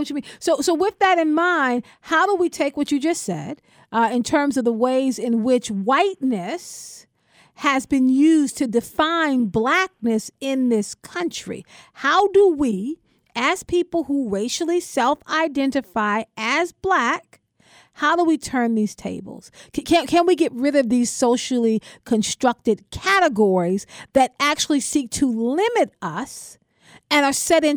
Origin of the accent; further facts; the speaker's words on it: South Carolina, United States; Because, I mean, I'm from South Carolina, too.